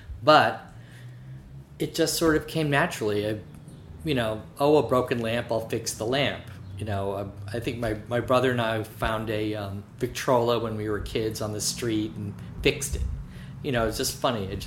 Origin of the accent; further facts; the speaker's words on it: Syracuse, New York, United States; also born or lived in Los Angeles; I grew up in Syracuse and summered up on the St. Lawrence River and on Lake Ontario, so I'm an upstate New York kid. I moved to Hudson from Los Angeles